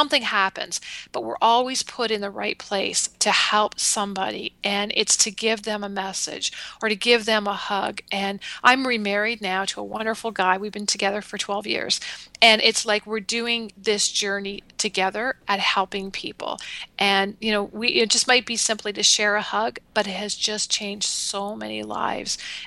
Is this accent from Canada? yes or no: yes; Canada; But yeah, I'm Canadian. I live in the area, beautiful Niagara region of Southern Ontario, Canada.